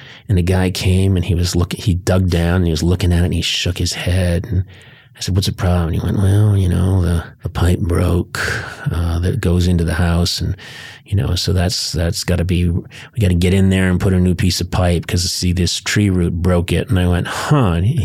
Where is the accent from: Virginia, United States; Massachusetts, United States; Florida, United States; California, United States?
Massachusetts, United States; Boston; I grew up in the Boston area. And houses are old.